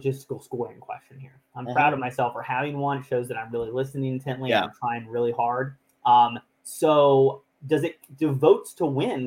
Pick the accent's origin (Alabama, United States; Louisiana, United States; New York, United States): Alabama, United States; So I'm from Alabama, so my family would have been much happier had I gone to Miami because they have a football team.